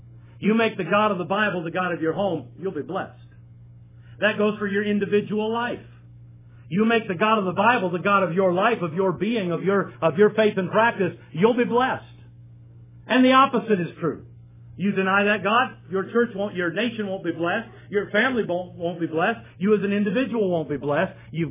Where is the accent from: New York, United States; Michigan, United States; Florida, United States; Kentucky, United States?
Michigan, United States; Detroit; I grew up in Detroit.